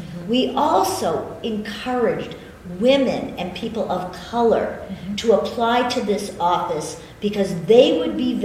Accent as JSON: {"language": "English", "town": "Brookline", "region": "Massachusetts", "country": "United States", "tie": "born or raised there", "said": "because I grew up in Brookline and they also migrated to Brookline along with the Jewish community."}